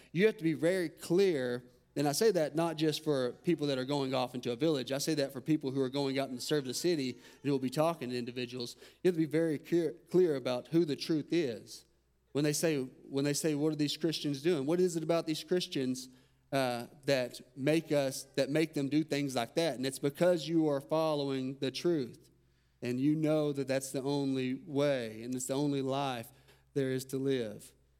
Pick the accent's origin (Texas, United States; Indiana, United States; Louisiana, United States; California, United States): Texas, United States; I've experienced this when I was coming up from Texas.